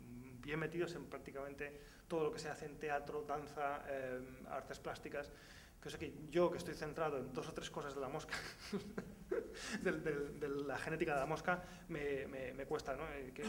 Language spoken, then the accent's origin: Spanish; Spain; moved away; como antes que como científico, como español y como ciudadano, siento una cierta frustración, ¿no? Por no poder trabajar en España.